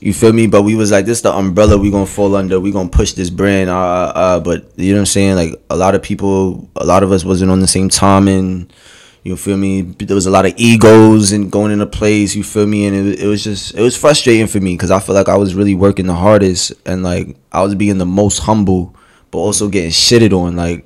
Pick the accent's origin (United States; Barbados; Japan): United States; Brooklyn, New York; So I'm originally from Sunset Park.